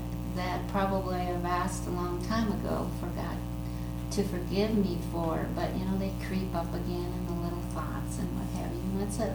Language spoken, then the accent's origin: English; Minnesota, United States; We are from Minnesota. I live on a farm, and we have a field road that I do 2 miles on